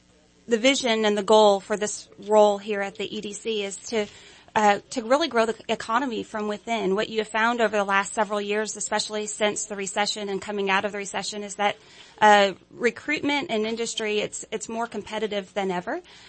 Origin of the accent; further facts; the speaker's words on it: Jackson, Tennessee, United States; I came all the way from Jackson, Tennessee. That's Tennessee, not Mississippi. Many people think that's Mississippi, but there actually is a Jackson, Tennessee. It's right outside of Memphis, about an hour between Memphis and Nashville.